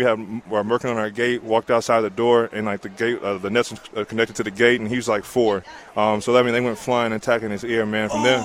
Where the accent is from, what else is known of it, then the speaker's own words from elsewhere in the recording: Edgewood, Texas, United States; Oh, absolutely. Born and raised in Edgewood, Texas. Country guy, so I love the outdoors.